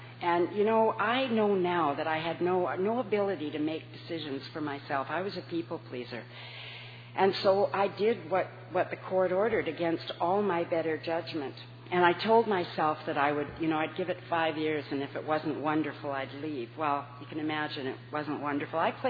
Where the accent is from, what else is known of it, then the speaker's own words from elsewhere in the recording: Winnipeg, Manitoba, Canada; I grew up in Winnipeg, Manitoba, in a fairly dysfunctional alcoholic home.